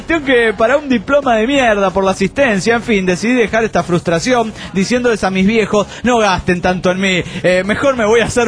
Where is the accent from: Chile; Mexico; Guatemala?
Mexico; de México.